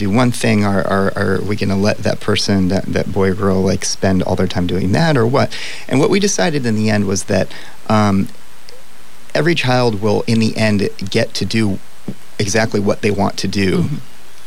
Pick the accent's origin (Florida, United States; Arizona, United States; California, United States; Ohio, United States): Ohio, United States; also born or lived in Nashville; Well, I was born in Nashville and grew up in Northwest Ohio, and grew up playing classical music and bluegrass.